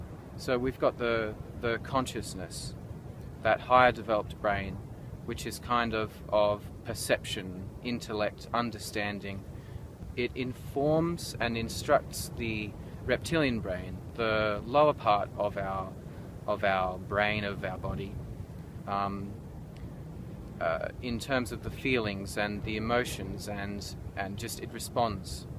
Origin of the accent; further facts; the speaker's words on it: New South Wales, Australia; Hi Jeremy … I'm from the Central Coast of New South Wales.